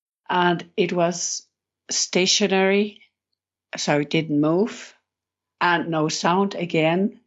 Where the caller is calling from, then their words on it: Switzerland; Yes, I'm calling from Switzerland, from a rural area, yes, where I've been living for over 10 years now.